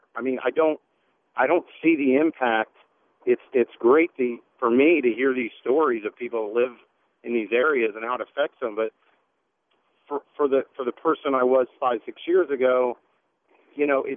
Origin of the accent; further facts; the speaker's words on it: Columbus, Ohio, United States; now in Charlotte, United States; I'm from Charlotte, North Carolina, but spent 37 years of my life in Columbus, Ohio. That's where I was born and raised.